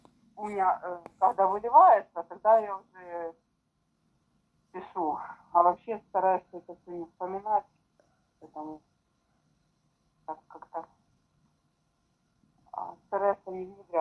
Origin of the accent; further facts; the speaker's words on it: Sverdlovsk, Luhansk Oblast, Ukraine; Мы из Сверодловска. Это Луганская область.